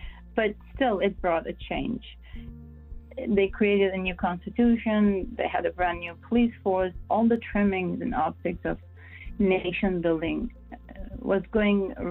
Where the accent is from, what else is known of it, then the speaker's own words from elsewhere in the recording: United States; I am an American